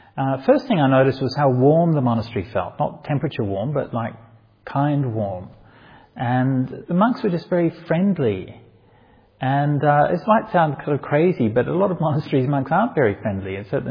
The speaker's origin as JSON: {"language": "English", "town": "Perth", "region": "Western Australia", "country": "Australia", "tie": "born or raised there", "said": "Perth is actually my hometown, right? I was born in Perth."}